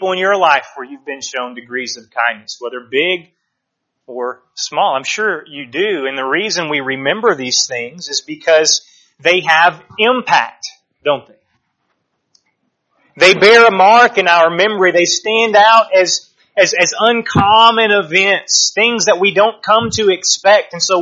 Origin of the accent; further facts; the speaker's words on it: Kentucky, United States; also born or lived in Little Rock, Arkansas; I was born in Little Rock, lived there till I was six. In 1993, we moved to Kentucky. My family's still there.